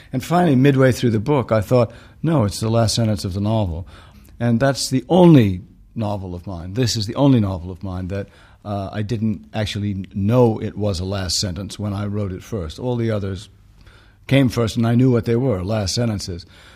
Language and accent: English; New England, United States; because growing up in New England, it seemed that Boston had little mercy in it.